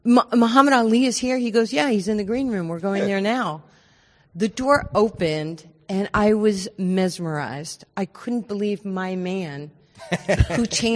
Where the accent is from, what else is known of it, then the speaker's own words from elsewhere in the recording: New York, United States; I was this, you know, poor little redheaded Jewish kid growing up in New York who happened to be a girl.